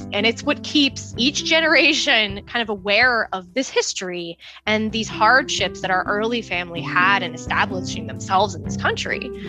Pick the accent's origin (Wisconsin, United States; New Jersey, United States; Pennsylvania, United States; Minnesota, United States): Pennsylvania, United States; Yardley; I'm from Yardley, Pennsylvania.